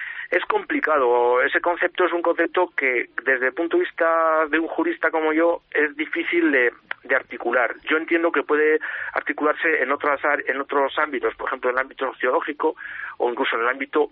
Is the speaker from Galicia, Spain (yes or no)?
yes; Galicia, Spain; Yo, por ejemplo, soy gallego